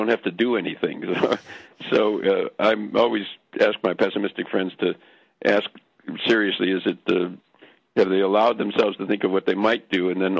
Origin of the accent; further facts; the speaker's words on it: Wisconsin, United States; I'm from Wisconsin, and I was brought up in Wisconsin during the Joe McCarthy era.